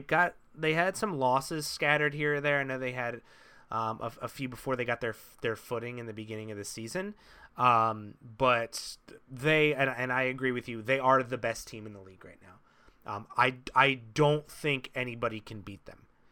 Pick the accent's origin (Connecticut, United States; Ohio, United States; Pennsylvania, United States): Pennsylvania, United States; Philadelphia; It's kind of in my blood to hate New York just because I'm from Philadelphia, but you're saying this on the other podcast. Like, we're both from cities that hate New York teams.